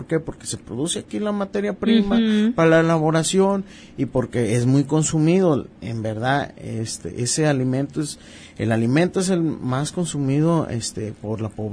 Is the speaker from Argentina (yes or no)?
no; Mexico; Yo creo, como mexicanos, que tenemos la responsabilidad de estarle dando todo el respeto a nuestros platillos